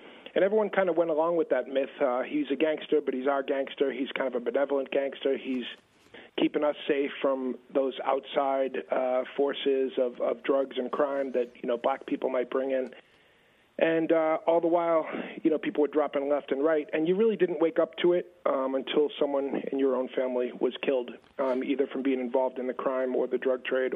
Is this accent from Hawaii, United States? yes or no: no; Boston, Massachusetts, United States; in the part of town where I grew up, in the housing projects of the lower end, a neighborhood that held the country's highest concentration of white poverty.